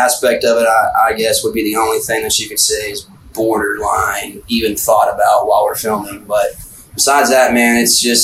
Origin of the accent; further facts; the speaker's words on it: Texas, United States; I'm from Tejas, dude.